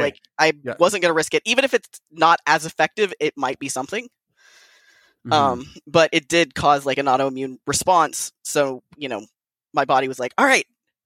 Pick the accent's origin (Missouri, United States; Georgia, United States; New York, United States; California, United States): Georgia, United States; Atlanta; now in Oregon, United States; I'm here for school. I grew up in Atlanta. So I'm used to warm weather